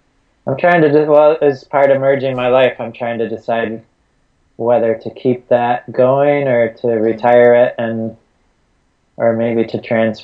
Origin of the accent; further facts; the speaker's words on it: Syracuse, New York, United States; just living in Syracuse, my hometown